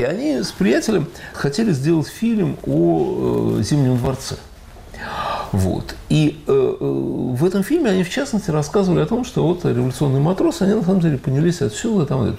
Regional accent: Saint Petersburg, Russia; Кстати, я вот вырос в Питере, на самом деле

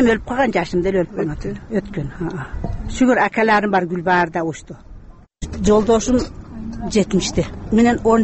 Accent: Osh, Osh Region, Kyrgyzstan; Мен өзүм Оштук болом. Оштон Ярмазага турмушка чыккамын.

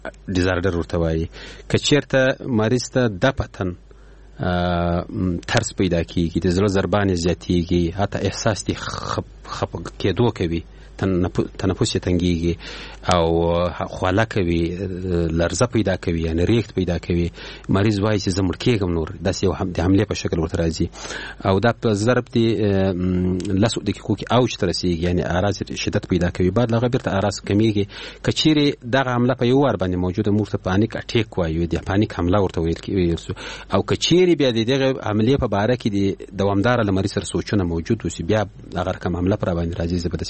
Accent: Ghazni, Afghanistan; د موږ د غزنی دی ولایت

